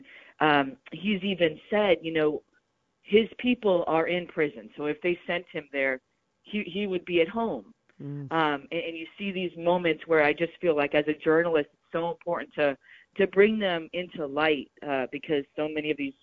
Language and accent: English; New York, United States; I think the phrase should be, as a New Yorker, we should say, they're going Guggenheim.